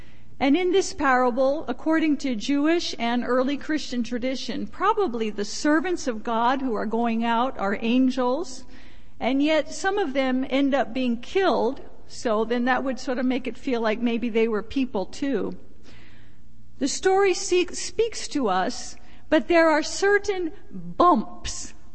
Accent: Japan; and moved to Alani in October 17 years ago. And honestly, both of us have lived around the world. I grew up in Japan and my husband is from Bolivia.

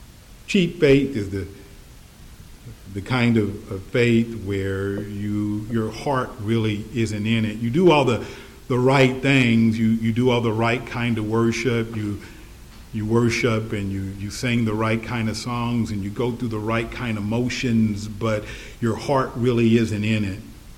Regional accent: Missouri, United States; And Missouri's part of the Bible Belt, at least the southern part of Missouri where I'm from is part of the Bible Belt

